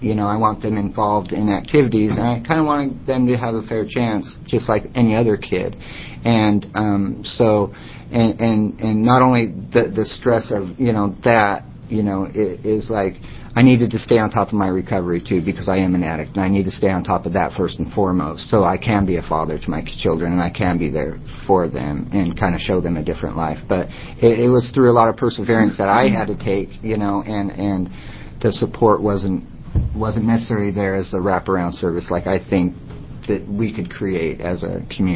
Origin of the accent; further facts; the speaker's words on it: Portland, Oregon, United States; I'm from Portland, Oregon